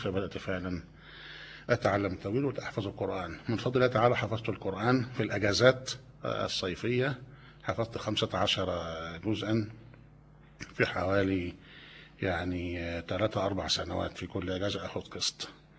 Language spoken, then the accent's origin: Arabic; Talbiya, Giza Governorate, Egypt; born there; العبد الفقير هو … من مواليد الطالبية. الأم أصلا من محافظة القليوبية، والوالد رحمه الله من سكان مدينة الدقي